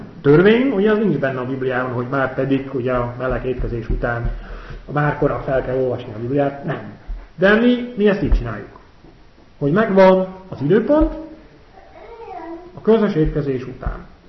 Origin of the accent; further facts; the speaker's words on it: Netherlands; Hungarian is a second language; Ez egy ilyen tipikus holland szokás.